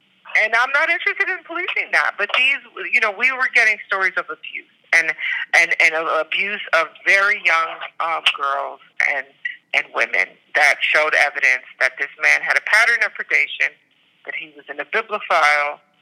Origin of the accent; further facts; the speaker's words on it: Detroit, Michigan, United States; I mean, I'm from Detroit.